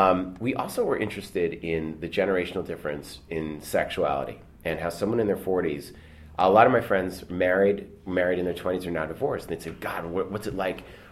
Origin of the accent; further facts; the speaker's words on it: Newton, Massachusetts, United States; kind of probably from where I grew up in Newton, Massachusetts, of that kind of over-sheltered, over-privileged, over-educated, kind of upper-middle-class kid